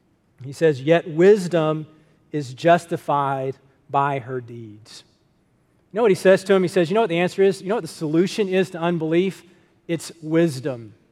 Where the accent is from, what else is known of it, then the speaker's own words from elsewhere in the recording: Athens, Georgia, United States; I grew up in Athens, so I can say that as a true fan.